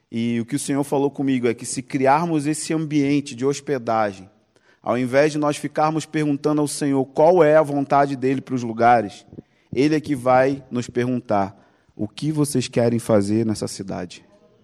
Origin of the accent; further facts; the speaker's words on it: São Gonçalo, Rio de Janeiro, Brazil; sou de São Gonçalo, do Rio de Janeiro.